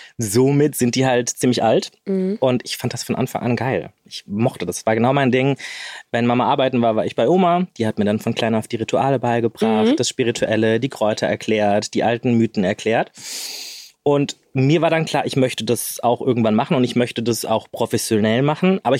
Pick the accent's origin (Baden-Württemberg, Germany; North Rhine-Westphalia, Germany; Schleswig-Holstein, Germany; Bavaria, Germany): Bavaria, Germany; Aber der Punkt ist, also ich bin in Niederbayern groß geworden.